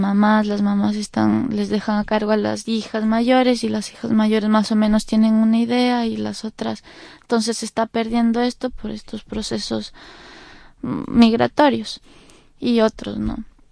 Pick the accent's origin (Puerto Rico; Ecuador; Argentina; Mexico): Ecuador; de Ecuador